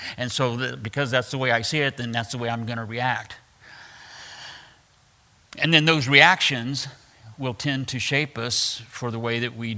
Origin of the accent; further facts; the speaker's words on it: Wichita, Kansas, United States; I just kind of expected them to accept me the way that my people in Wichita accepted me